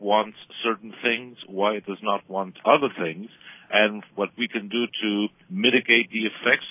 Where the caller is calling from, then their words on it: Buenos Aires, Argentina; I'm bringing him from Argentina, which is very far away from America, from the capital city of Buenos Aires, where it's very cold right now here.